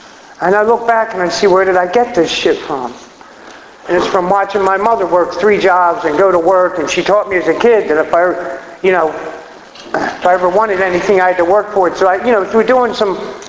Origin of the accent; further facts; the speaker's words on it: Atlantic City, New Jersey, United States; Anyway, I grew up in New Jersey, in Atlantic City.